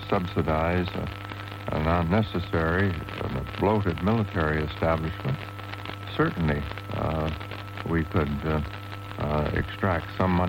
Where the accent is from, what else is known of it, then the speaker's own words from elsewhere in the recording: Canada; I was born and reared in Canada